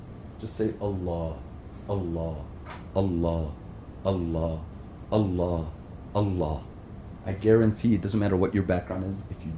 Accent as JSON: {"language": "English", "town": "Buffalo", "region": "New York", "country": "United States", "tie": "born or raised there", "said": "You know, I grew up in Buffalo, New York. Now I'm here in Florida."}